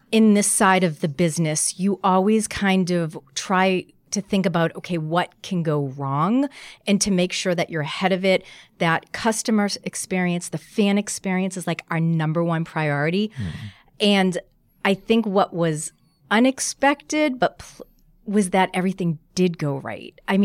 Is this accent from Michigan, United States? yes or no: no; Boston, Massachusetts, United States; moved away; I'm from Boston, but I moved here 20 years ago.